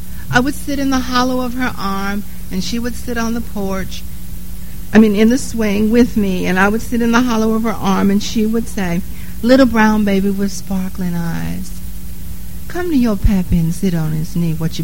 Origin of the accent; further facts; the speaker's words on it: Nashville, Tennessee, United States; I grew up in Nashville, as I told you earlier. And the Nashville that I grew up in was a segregated city.